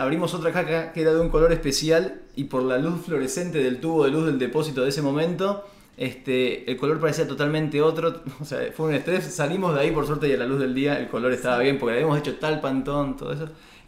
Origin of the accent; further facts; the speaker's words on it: Argentina; que es porque somos argentinos, nos encanta nuestro país y no nos vamos a ir nunca de acá